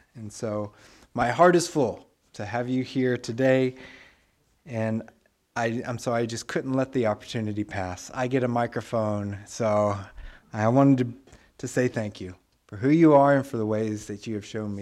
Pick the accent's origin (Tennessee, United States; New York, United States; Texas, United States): Texas, United States; Tyler; Tommy, Barbara, Manny, they come from my hometown of Tyler, Texas.